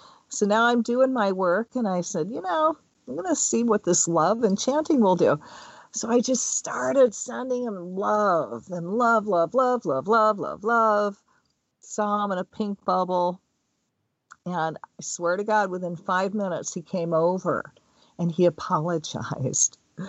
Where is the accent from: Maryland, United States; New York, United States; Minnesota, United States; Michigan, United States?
Michigan, United States; I'm from Michigan. It's pretty cold there in the winter.